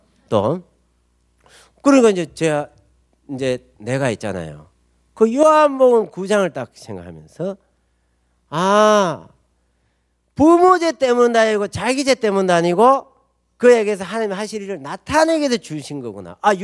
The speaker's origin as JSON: {"language": "Korean", "town": "Geochang", "region": "South Gyeongsang", "country": "South Korea", "tie": "born or raised there", "said": "그 이제 제 고향이 거창이었어요."}